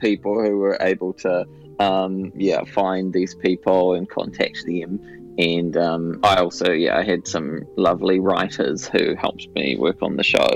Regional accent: Dunedin, Otago, New Zealand; when I grew up in Dunedin and I had no friends, so there was nothing to do there

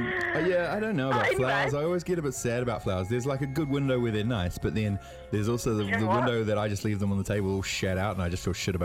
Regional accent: Silverdale, Auckland, New Zealand; I'm from Silverdale, so I've got this covered.

